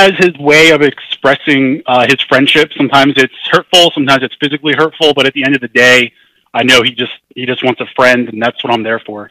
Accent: Pennsylvania, United States; now in Pittsburgh, United States; I am originally from outside the Philadelphia area, same region that Daniel Hooven's from, our IWC High Stakes champion. I moved to Pittsburgh here to go to school, and I decided to stay

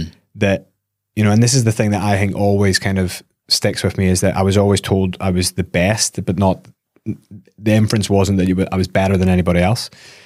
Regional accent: Belfast, Northern Ireland, United Kingdom; growing up in West Belfast, you know, I loved it.

